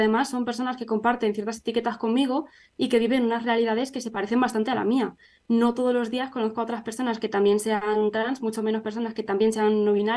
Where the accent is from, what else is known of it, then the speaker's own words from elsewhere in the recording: Ciudad Real, Castilla-La Mancha, Spain; now in Salamanca, Spain; tengo 20 años, soy estudiante de Ciudad Real, pero actualmente estudio en Salamanca.